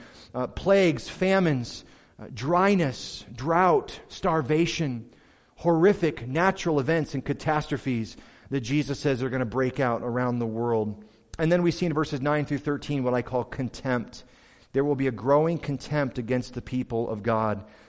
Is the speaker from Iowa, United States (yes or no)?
no; Michigan, United States; also born or lived in California; Earthquakes meant very little to me until I moved to California. I grew up in Michigan, I didn't care about earthquakes. And then I got out to Santa Clarita